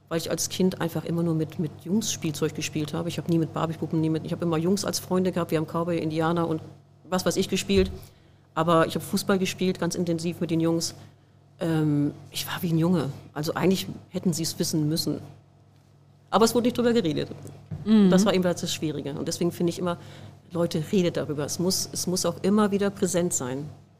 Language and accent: German; North Rhine-Westphalia, Germany